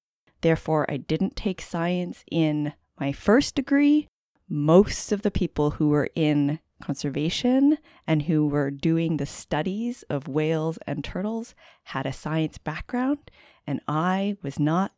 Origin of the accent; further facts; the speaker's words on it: Canada; But the program I went to as a Canadian was the one in Halifax, Nova Scotia.